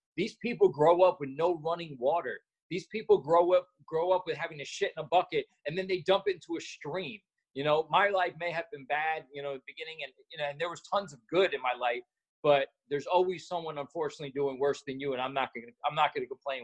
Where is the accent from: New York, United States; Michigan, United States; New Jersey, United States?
New York, United States; born there; So the true story, I guess, I was born in New York.